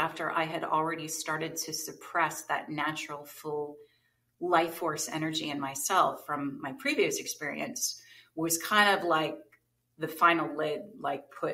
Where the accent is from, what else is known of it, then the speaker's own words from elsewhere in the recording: New Jersey, United States; Most of my extended family lived further away out in Pennsylvania, and I grew up in New Jersey.